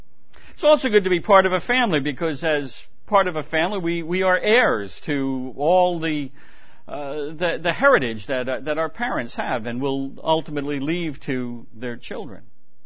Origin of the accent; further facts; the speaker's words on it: United States; this is, of course, the 4th of July weekend, and a time when we celebrate being American.